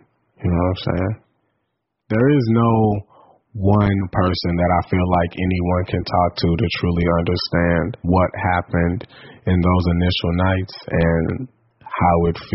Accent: St. Louis, Missouri, United States; For a lot of black men, I grew up in St. Louis, we watch each other die a lot.

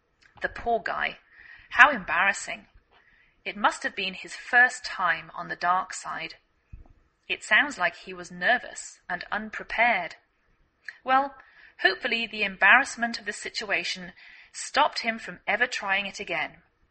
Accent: England, United Kingdom; now in United States

